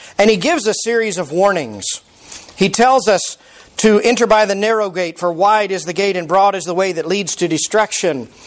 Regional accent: Fort Worth, Texas, United States; but I grew up in Fort Worth, and there was a church, and as many churches are, they're named after the street that they're on.

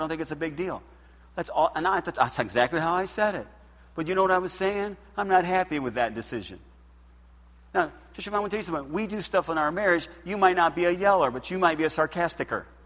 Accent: United States; I'm not Italian. I'm American.

